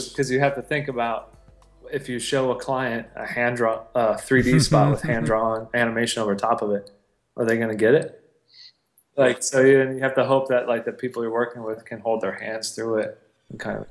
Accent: Ohio, United States; I'm from Ohio, so I'm like contrapposto.

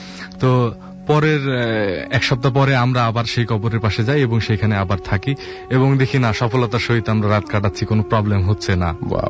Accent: Gangni, Khulna Division, Bangladesh; আমি, টলিন, নাজমুল তিনজন আমাদের গ্রামের বাড়ি গাংনী মেহেরপুর জেলায় অবস্থিত

